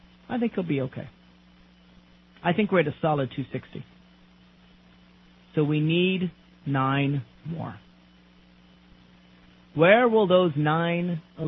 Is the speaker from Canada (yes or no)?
no; Virginia, United States; The second state most likely to switch it is Virginia, my home state, which I'm working very hard for Obama to win.